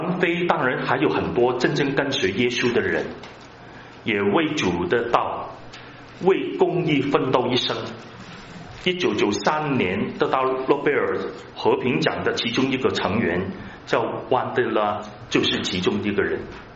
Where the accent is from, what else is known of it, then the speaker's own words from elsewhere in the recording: Hong Kong; 我年轻的时间在香港长大，当时香港很多都是华人，只有少数的是一个南亚裔的一些人，好像是印度人啊，还有扎基斯坦的人。